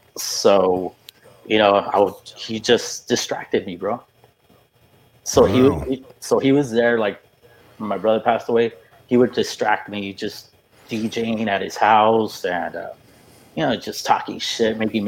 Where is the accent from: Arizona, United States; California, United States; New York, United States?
California, United States; Los Angeles; And I grew up in Boyle Heights in the projects.